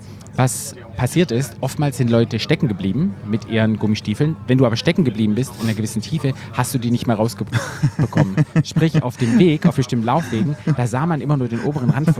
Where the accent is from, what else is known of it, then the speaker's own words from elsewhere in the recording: Berlin, Germany; ich komme aus Berlin.